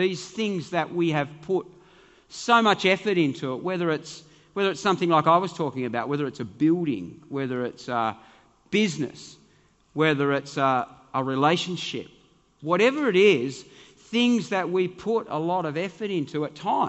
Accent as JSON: {"language": "English", "town": "Devonport", "region": "Tasmania", "country": "Australia", "tie": "born or raised there", "said": "I grew up in Devonport, and we used to talk about Tulla, people from Tulla."}